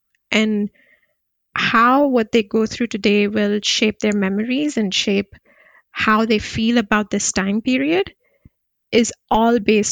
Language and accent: English; Kuwait; I was born and brought up in Kuwait. And I was there during the 1990 Gulf War, or when Iraq invaded Kuwait. And I was in fourth grade.